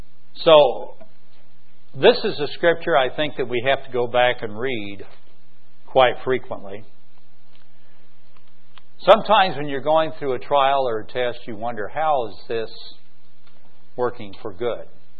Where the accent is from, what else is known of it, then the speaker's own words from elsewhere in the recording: Southern US, United States; accent: Southern; all they told me I needed to work on was my Southern accent.